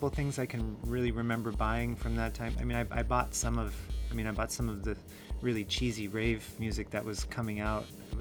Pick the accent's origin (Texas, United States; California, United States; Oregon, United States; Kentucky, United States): California, United States; Los Angeles; also born or lived in Berkeley; Los Angeles, but I moved to Berkeley, which is right near San Francisco, and I studied at the university there. I moved up there in 1991 when I was 17